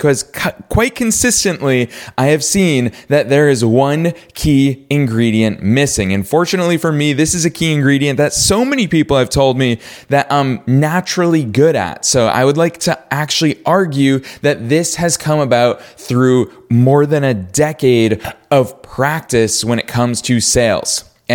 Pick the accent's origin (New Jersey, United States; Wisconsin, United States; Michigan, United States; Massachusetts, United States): Massachusetts, United States; Boston; now in Los Angeles, United States; when I first moved to Los Angeles, California. So remember, I grew up in Boston. I spent the vast, vast majority of my life in Boston, which is, let's face it, a very cold climate.